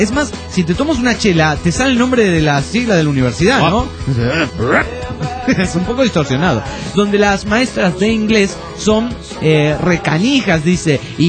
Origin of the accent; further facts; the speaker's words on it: Ciudad Juárez, Chihuahua, Mexico; Soy de Juárez, Chihuahua, México.